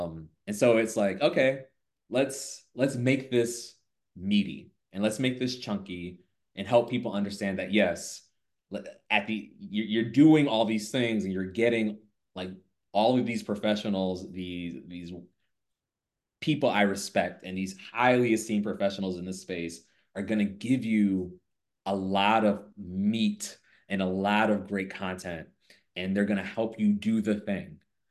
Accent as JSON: {"language": "English", "region": "the South", "country": "United States", "said": "To borrow from my experience as a Southerner."}